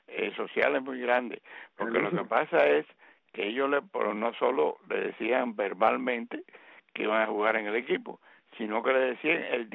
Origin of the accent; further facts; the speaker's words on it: Costa Rica; soy costarricense con origen nicaragüense, aplatanado cubano, hermano.